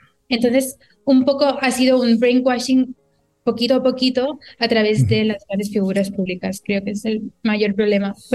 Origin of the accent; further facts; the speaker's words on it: Spain; Y creo que otro de los problemas que hay en mi país, en España, es un país socialista